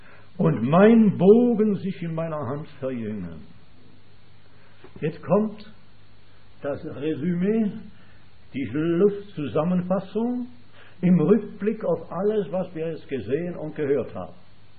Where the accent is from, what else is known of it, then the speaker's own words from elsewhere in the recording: Zürich, Zurich, Switzerland; Bei uns in der Schweiz, in Zürich, wenn man so in der Trambahn sitzt, da ist auch alles.